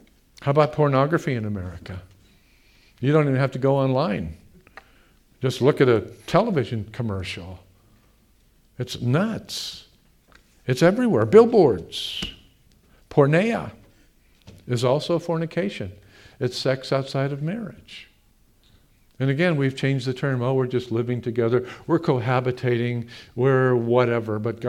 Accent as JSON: {"language": "English", "country": "United States", "said": "do you know that because I am an American, I'm saved? Because I'm an American, I came back"}